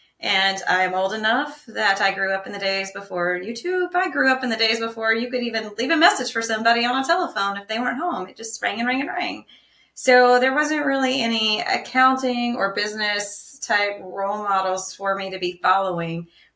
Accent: Augusta, Georgia, United States; now in Atlanta, United States; So I'm from Augusta originally. I worked at a couple firms there and then moved to Atlanta more years ago than I'll say out loud.

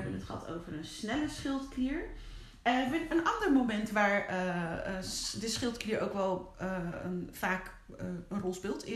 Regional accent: Netherlands; born there; Ik ben in Nederland geboren.

